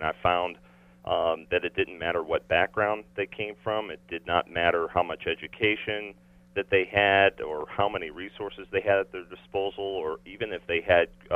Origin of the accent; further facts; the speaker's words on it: Collinsville, Illinois, United States; I born and raised in Collinsville, Illinois, just outside St. Louis, about 10 minutes or so.